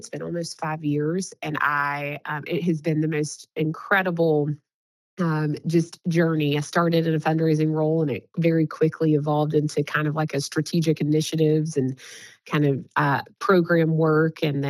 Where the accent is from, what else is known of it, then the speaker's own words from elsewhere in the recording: Knoxville, Tennessee, United States; You know, so I'm born and raised in Knoxville, and I have always said that Knoxville is an incredible place.